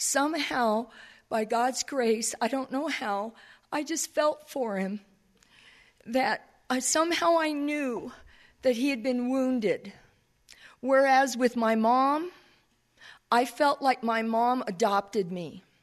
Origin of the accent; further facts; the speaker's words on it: California, United States; I grew up in Orange County, and I moved down to the beach when I was 18 because my mom kicked me out.